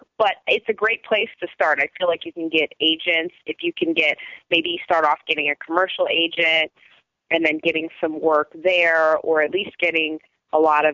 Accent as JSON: {"language": "English", "town": "Chicago", "region": "Illinois", "country": "United States", "said": "Luckily, I came from Chicago, so I already kind of had a clue when I got here"}